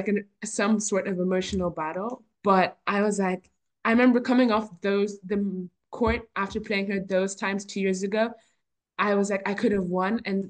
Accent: Ireland; And I was like, oh yeah, I'm Irish and I'm top 100. You don't see many people. It just made you feel prouder to be an Irish player in the top 100 because not many people are there.

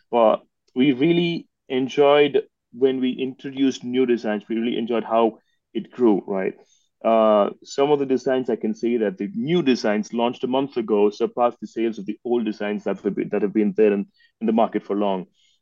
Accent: India; I'm from India

